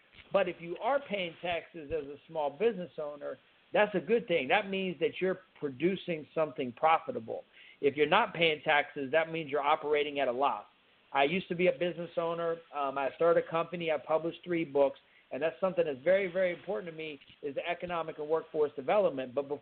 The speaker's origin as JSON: {"language": "English", "town": "Fort Benning", "region": "Georgia", "country": "United States", "tie": "born there", "said": "I was born in Fort Benning, Georgia."}